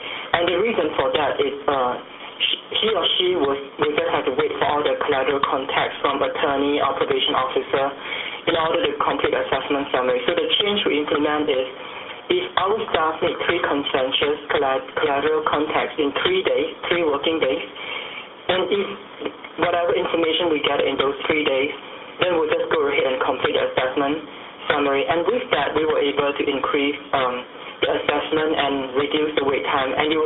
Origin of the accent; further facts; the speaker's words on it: Seattle, Washington, United States; from Seattle, Washington, from Asian Counseling Referral Service.